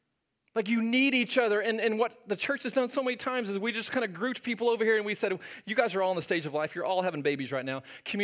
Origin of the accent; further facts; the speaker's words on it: Norman, Oklahoma, United States; And I grew up in Norman, so it's like, it's in me, right?